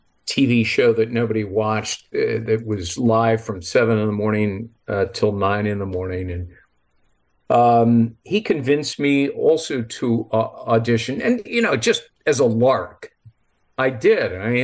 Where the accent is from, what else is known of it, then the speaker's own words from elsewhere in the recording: Los Angeles, California, United States; Well, I grew up in Los Angeles.